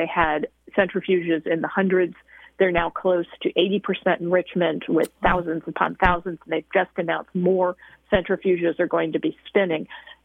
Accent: Philadelphia, Pennsylvania, United States; Well, I'm from Philadelphia, so we've actually been talking about this for a couple of weeks, you know, just locally.

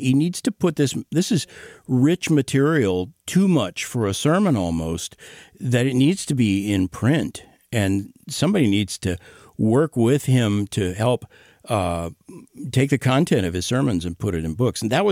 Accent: Tulsa, Oklahoma, United States; One was Tulsa, which is my hometown where I grew up. And one was Tampa, where I had just moved.

